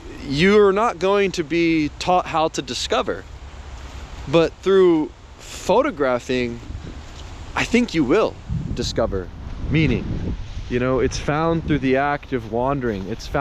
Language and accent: English; Philadelphia, Pennsylvania, United States; also born or lived in Baltimore; When I first started photography here in my hometown, Philadelphia, I would walk the streets with my camera, eventually studying in Baltimore